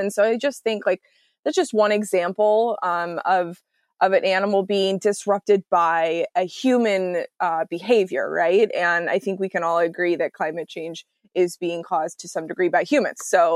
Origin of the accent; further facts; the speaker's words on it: Texas, United States; now in Seattle, United States; And I live in Seattle, but I'm from Texas originally.